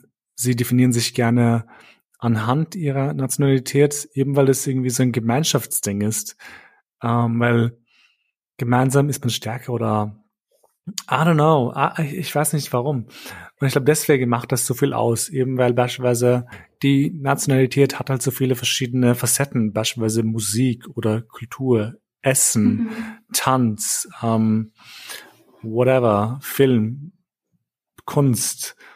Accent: Vienna, Austria; now in Berlin, Germany; ich bin Wiener, also im Herzen bin ich Wiener, also kein Ur-Wiener, aber ich bin halt hier, also in Wien aufgewachsen.

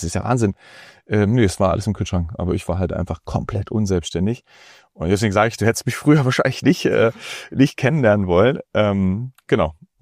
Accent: Germany; Wir sind zum Beispiel in der DDR aufgewachsen.

